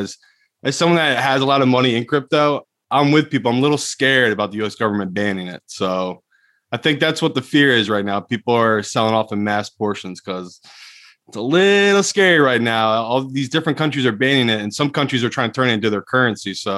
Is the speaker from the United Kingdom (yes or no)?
yes; England, United Kingdom; I'm English, dude.